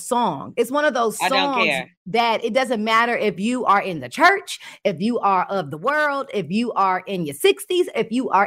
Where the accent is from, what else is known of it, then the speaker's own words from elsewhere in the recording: West Coast, United States; I know I'm biased. I'm just going to say it. I ain't right. I ain't wrong. I'm from the West Coast.